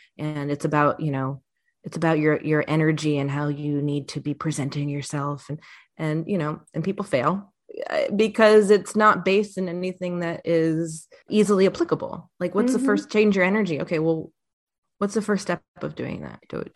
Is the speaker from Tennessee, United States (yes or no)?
no; New York City, New York, United States; And yes, I grew up in New York City and I had two dogs growing up